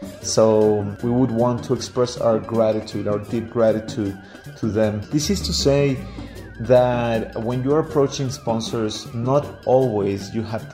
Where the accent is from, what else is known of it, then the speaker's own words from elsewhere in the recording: Puebla, Mexico; my hometown of Puebla.